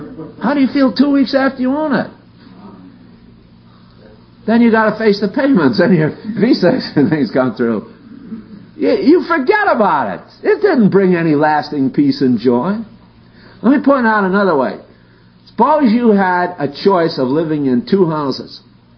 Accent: Connecticut, United States; I have strangers living in the house that I was raised in Connecticut.

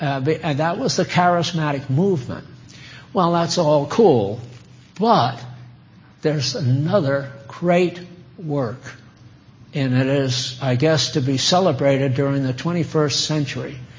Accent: New England, United States; I don't like to weep because I'm from New England and that's not considered the thing to do.

